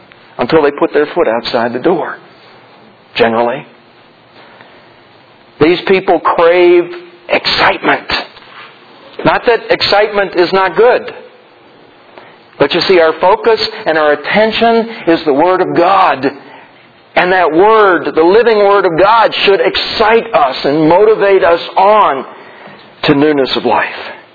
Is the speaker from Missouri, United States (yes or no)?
yes; Missouri, United States; I'm from Missouri. I was born there.